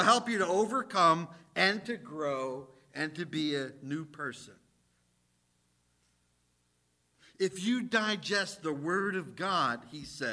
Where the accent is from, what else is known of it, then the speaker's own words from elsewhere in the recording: New Jersey, United States; Reminds me of something from growing up in Jersey.